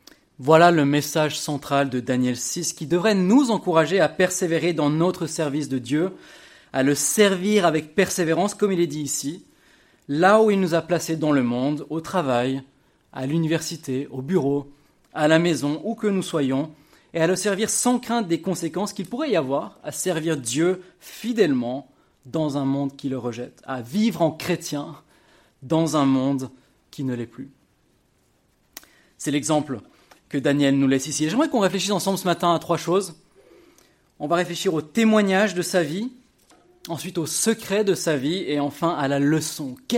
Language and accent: French; Switzerland; C'est en Suisse, ouais, c'est ça, je viens de Suisse